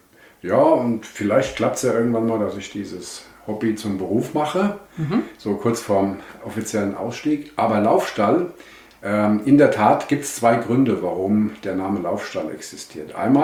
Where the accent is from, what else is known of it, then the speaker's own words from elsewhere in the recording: Wetzlar, Hesse, Germany; born there; Ich bin in Wetzlar geboren, bin mittlerweile 60 Jahre alt.